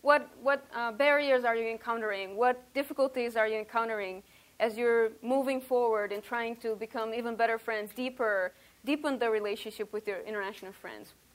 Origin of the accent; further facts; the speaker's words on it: Romania; English is a second language; moved away as an adult; now in United States; and I'm originally from Romania.